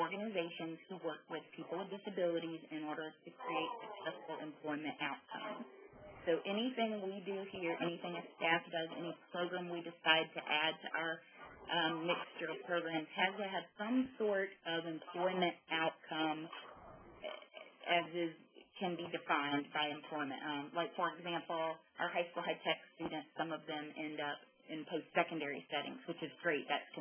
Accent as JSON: {"language": "English", "region": "Florida", "country": "United States", "said": "I'm from Florida."}